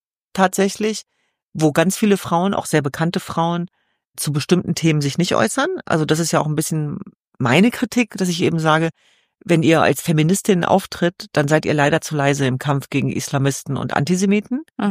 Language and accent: German; Hanover, Lower Saxony, Germany; Selbst wenn wir in Sicherheit aufgewachsen sind in Hannover-Linden